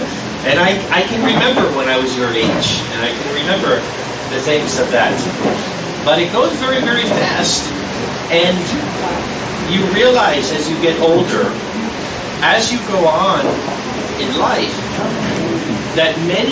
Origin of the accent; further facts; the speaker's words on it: Jerusalem, Jerusalem District, Israel; from Jerusalem.